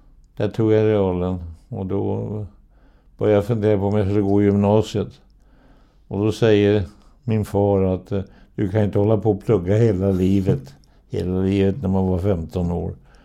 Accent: Åkeshov, Stockholm County, Sweden; born there; jag föddes i Åkeshov som var egna hemsamhälle med tomträtter och med rätt mycket hantverkare som bodde, som förde upp sina hus själva.

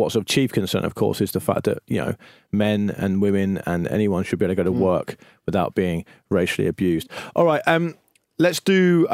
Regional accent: United Kingdom; we can't make the connection to because we're British

